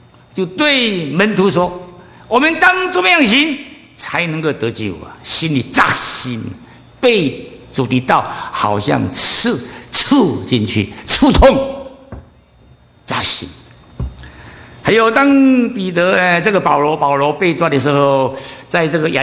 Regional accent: China; 在中东也是一样，我们中国人也是一样

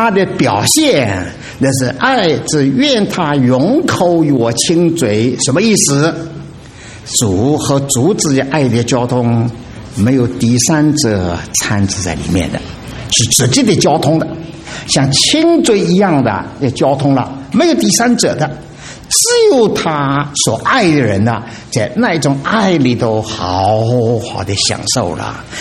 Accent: China; 请大家注意哈，我们中国人呢叫妈，这妈妈是妇人的

